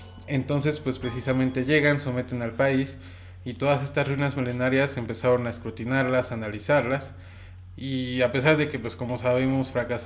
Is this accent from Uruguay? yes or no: no; Mexico; Como mexicanos cuando vemos piezas arqueológicas de nuestra cultura en otros países